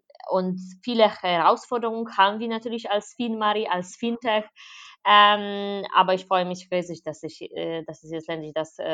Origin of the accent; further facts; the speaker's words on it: Wrocław, Lower Silesian Voivodeship, Poland; Ja, ich bin 36 Jahre alt. Ich komme ursprünglich aus Polen. Ich bin in Breslau geboren.